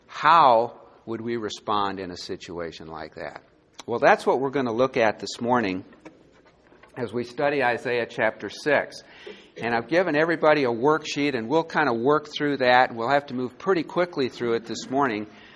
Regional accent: Green Bay, Wisconsin, United States; growing up in Green Bay, Wisconsin, even the football players had their names in the phone book.

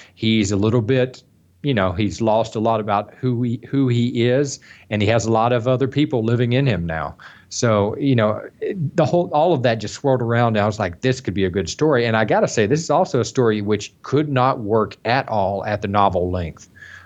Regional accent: Wetumpka, Alabama, United States; I grew up in central Alabama near Wetumpka. That's near Montgomery.

